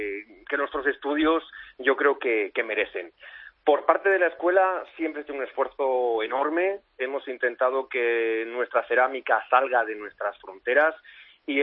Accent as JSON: {"language": "Spanish", "town": "Calatorao", "region": "Aragon", "country": "Spain", "moved": "yes", "lives_now": "Talavera de la Reina, Spain", "said": "Yo soy de Calatorao, un pueblecito de la provincia de Zaragoza."}